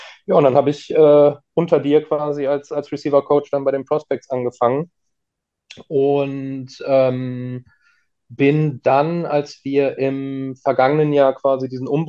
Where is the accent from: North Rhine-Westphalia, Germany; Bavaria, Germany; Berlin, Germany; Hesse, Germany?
North Rhine-Westphalia, Germany; Cologne; now in Düsseldorf, Germany; Ich arbeite mittlerweile in Mönchengladbach, also ich habe, glaube ich, alles falsch gemacht, was man als Kölner